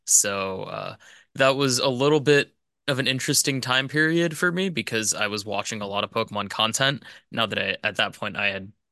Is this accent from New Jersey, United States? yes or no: no; Chicago, Illinois, United States; now in North Carolina, United States; living with my partner in North Carolina, but I'm originally from Chicago